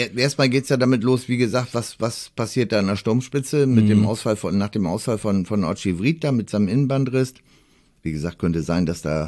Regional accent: Northern Germany, Germany; Kann doch nicht sein, sind wir Norddeutsche.

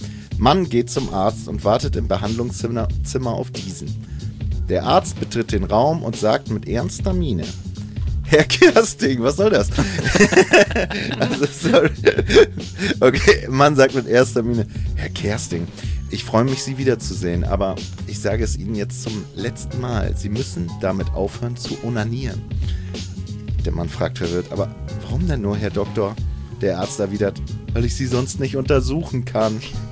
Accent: East Germany, Germany; Leute, ich bin im Osten groß geworden.

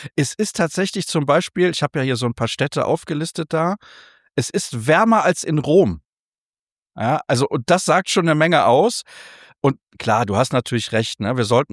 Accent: Solingen, North Rhine-Westphalia, Germany; born there; Kann ich natürlich als gebürtiger Solinger überhaupt nicht gutheißen.

